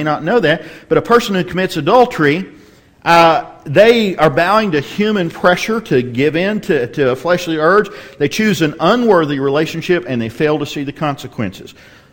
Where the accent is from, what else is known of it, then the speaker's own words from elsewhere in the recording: Texas, United States; I grew up in West Texas with bull nettles